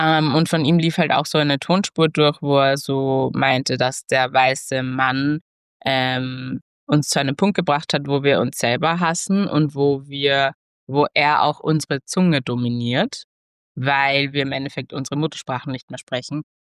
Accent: Austria; ich bin in Österreich aufgewachsen, da nennt man das Matura.

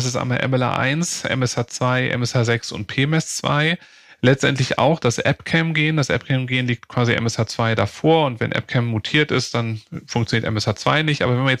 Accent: Bonn, North Rhine-Westphalia, Germany; Und ich komme aus Bonn

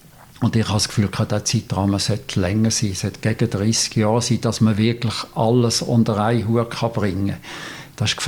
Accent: Basel-Landschaft, Switzerland; now in Frick, Switzerland; Also ich bin mittlerweile 57 Jahre im Fricktal. Man hört die Stimme an, schon noch ein bisschen. Ich bin ja von Basel-Land, Aschbigott, auf Frick gekommen.

